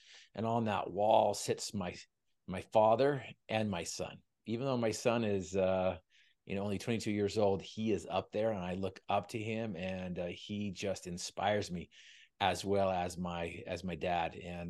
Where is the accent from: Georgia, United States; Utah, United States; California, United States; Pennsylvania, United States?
Utah, United States; I was raised in Northern Utah, where they breed him to hate him down South.